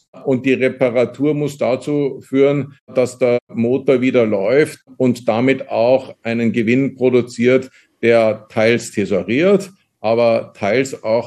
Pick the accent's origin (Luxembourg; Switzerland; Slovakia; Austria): Austria; Vienna; Bei uns in Wien sind das die berühmten Zinshäuser, die auch nach 150 Jahren noch immer ihre Berechtigung haben und ihre Bewohner finden.